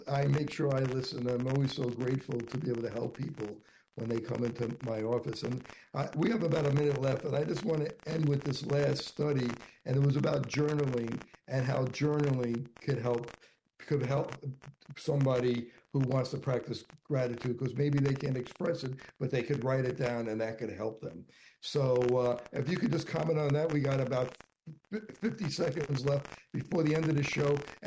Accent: United States; certainly when I was growing up in the United States, you know, men weren't supposed to show their feelings as much.

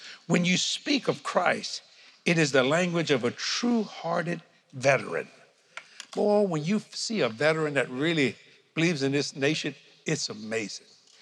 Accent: Louisiana, United States; I hate that when I travel over, they know I'm a Cajun.

